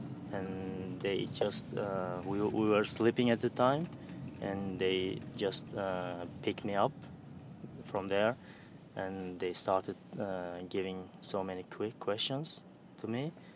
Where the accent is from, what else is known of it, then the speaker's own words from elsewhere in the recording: Uzbekistan; now in Stockholm, Sweden; I come from Uzbekistan.